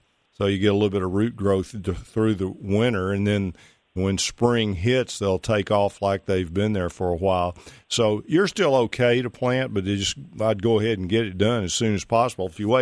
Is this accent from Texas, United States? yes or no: yes; Pittsburg, Texas, United States; it's in Mount Pleasant, Texas, over in my old stomping grounds. I'm from Pittsburgh, about 10 miles away.